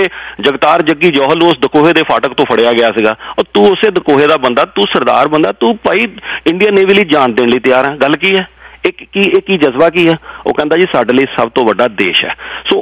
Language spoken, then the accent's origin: Punjabi; Punjab, India; ਮੈਂ ਵੀ ਸਰ ਉੱਥੇ ਪੰਜਾਬ ਤੋਂ ਆਇਆ, ਮੈਂ ਵੀ ਸਿੱਖ ਪਰਿਵਾਰ ਤੋਂ ਹਾਂ, ਮੇਰੇ ਪੇਰੈਂਟਸ ਨੇ ਵੀ ਅੰਮ੍ਰਿਤ ਛਕਿਆ